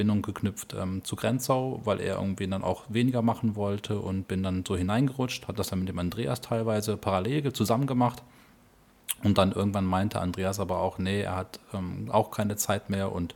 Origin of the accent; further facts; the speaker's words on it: Troisdorf, North Rhine-Westphalia, Germany; also born or lived in Groß-Gerau; Also geboren bin ich in Groß-Gerau, also in Hessen, auf ganz, ganz kurz da gelebt. Und danach bin ich aber nach NRW gezogen, nach Troisdorf, zwischen Köln und Bonn, ein kleines Örtchen, habe dann dort bis zum Abitur gelebt